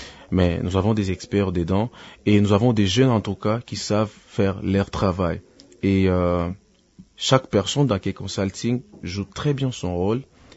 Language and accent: French; Kivu, DR Congo; Mais à l'époque, tu sais, chez nous au Kivu, la musique, c'est encore trop difficile.